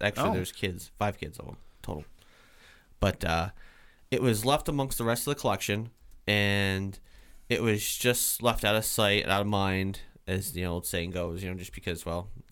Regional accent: Vermont, United States; Because I don't really know much about Vermont teddy bear, even though I'm from Vermont.

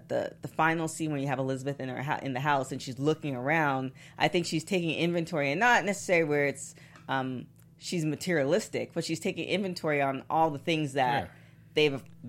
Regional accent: Canada; I'm from Canada

